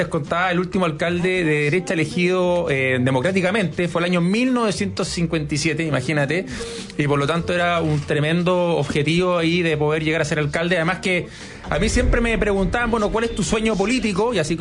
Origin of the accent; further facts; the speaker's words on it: Puerto Montt, Los Lagos, Chile; No, yo soy colocolino de Puerto Montt, colocolino de corazón